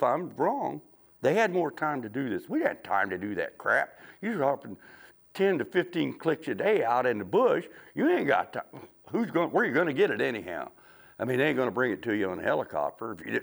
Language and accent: English; Illinois, United States; I mean, I didn't, but I'm a redneck. I'm from Southern Illinois.